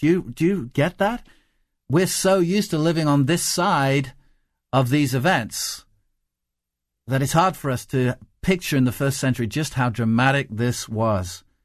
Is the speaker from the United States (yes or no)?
no; England, United Kingdom; But I certainly wasn't born and raised in England with a Welsh father and an Irish mother.